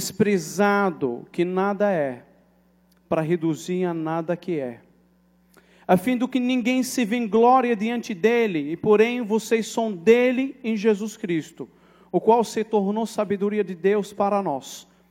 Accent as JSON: {"language": "Portuguese", "country": "Morocco", "tie": "born or raised there", "second_language": "Portuguese", "moved": "as an adult", "lives_now": "Brazil", "said": "Eu nasci em Marrocos, fui criado em Marrocos, sou marroquino de origem, e entrei no Brasil em 2013, 4 de agosto de 2013. Tenho 5 anos no Brasil"}